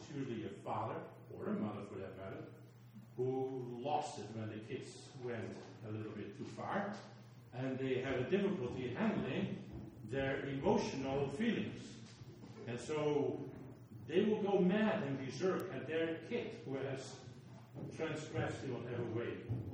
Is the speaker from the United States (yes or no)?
no; Netherlands; English is a second language; Very fortunately, I was growing up in Holland.